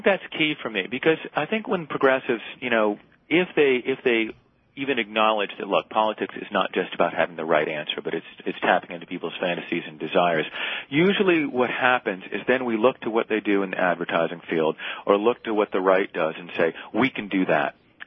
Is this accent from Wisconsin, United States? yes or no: no; New York, United States; is you go to Vegas, and I'm from New York, right?